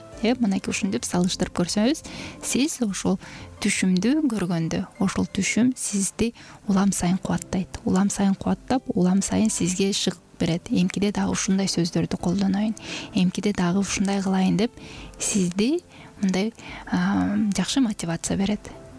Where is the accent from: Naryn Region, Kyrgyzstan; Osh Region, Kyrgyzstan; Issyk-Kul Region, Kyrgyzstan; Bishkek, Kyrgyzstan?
Issyk-Kul Region, Kyrgyzstan; мен өзүм көл жергесинде туулуп чоңойгонмун.